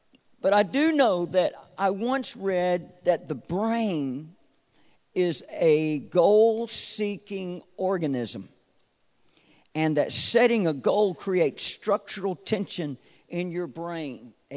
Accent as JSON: {"language": "English", "region": "North Carolina", "country": "United States", "said": "I know how you think. I'm from North Carolina. I can get by with this."}